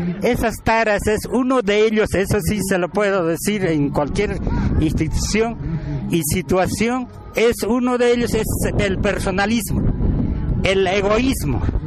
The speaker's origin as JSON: {"language": "Spanish", "country": "Peru", "tie": "born there", "said": "Pero lo que sí somos, somos nacidos en Perú, en nuestras comunidades"}